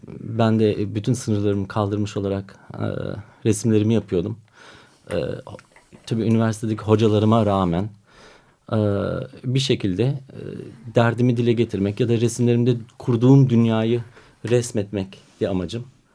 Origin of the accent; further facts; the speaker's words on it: Germany; Almanya'da doğdum, büyüdüm. Üniversiteyi burada okudum.